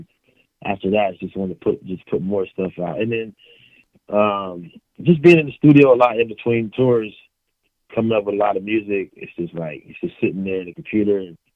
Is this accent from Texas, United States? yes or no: no; Cincinnati, Ohio, United States; I'm from Cincinnati, Ohio.